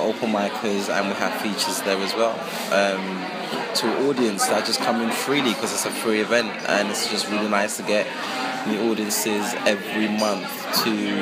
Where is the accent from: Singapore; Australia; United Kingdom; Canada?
United Kingdom; England; also born or lived in Nigeria; the narratives of me growing up in England, growing up in Nigeria, also the experiences between the two.